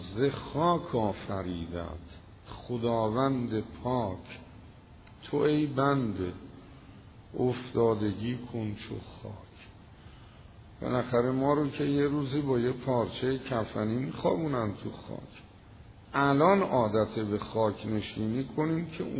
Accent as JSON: {"language": "Persian", "town": "Tehran", "region": "Tehran Province", "country": "Iran", "said": "گفت اهل کجایی؟ گفتم تهران. گفت خب اصفهان چی کار میکنی؟ گفتم منبر میکنم."}